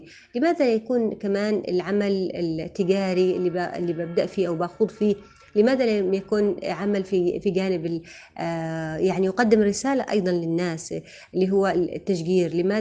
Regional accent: Aden, Yemen; وأقدم حاجة لمدينتي الحبيبة عدن.

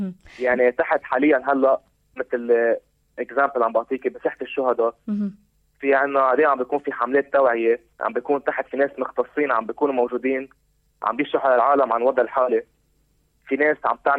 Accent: Lebanon; ونحن كلنا كلبنانية بين بعض لازم نشتغل على نقطة انه نساهم نساعدهم.

